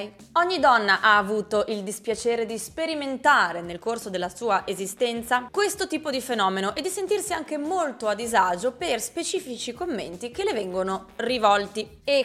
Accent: San Daniele, Friuli-Venezia Giulia, Italy; In particolare ero a San Daniele, la mia città natale.

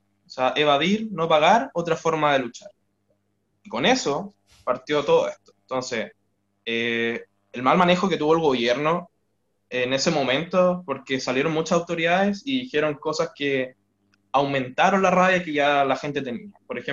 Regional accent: Talca, Maule, Chile; Yo soy de una ciudad que está al sur de Santiago, son 3 horas. Soy de Talca.

